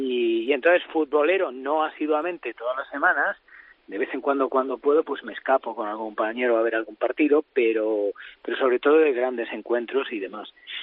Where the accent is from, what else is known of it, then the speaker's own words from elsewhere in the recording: Montiel, Castilla-La Mancha, Spain; yo no sé si alguno allí en Montiel, en mi pueblo, llegó a tocarle a Aslum, pero era la celebración más absoluta.